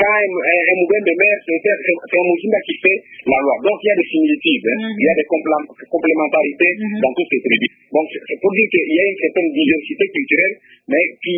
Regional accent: Kasongo, Maniema, DR Congo; on s'appelle tous, nous sommes des Kasongolais. Donc, nous appartenons tous à Kasongo, en dépit de nos petites tribus.

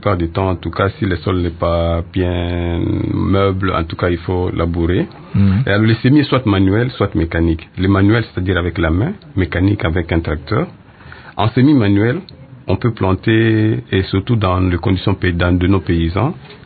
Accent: DR Congo; bon, ici chez nous en RDC, on plante le maïs

